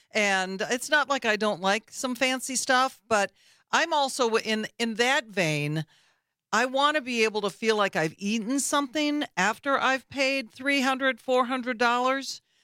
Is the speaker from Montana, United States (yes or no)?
no; Beloit, Wisconsin, United States; My neighbor, actually, from where I grew up, I grew up in Beloit.